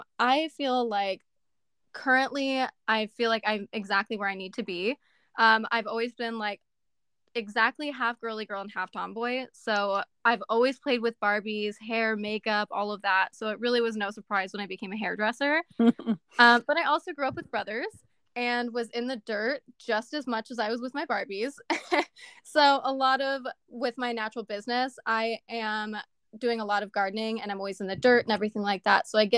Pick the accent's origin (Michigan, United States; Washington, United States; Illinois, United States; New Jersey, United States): Washington, United States; born there; now in Dorchester, United States; I was born in Washington State, and I currently live in a little town called Dorchester in Wisconsin.